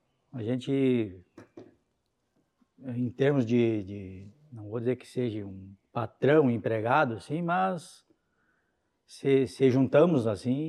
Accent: São Luís Gonzaga, Rio Grande do Sul, Brazil; moved away; eu sou da região das Missões, né? Eu sou natural de São Luís Gonzaga, aonde tem uma região bastante avançada, assim. Hoje nem tanto, mas há 20 e poucos anos atrás, quando eu saí de lá

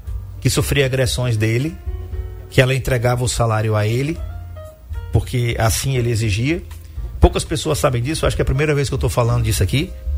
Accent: Maceió, Alagoas, Brazil; born there; Eu sei que era na parte alta da cidade de Maceió, que foi onde eu nasci.

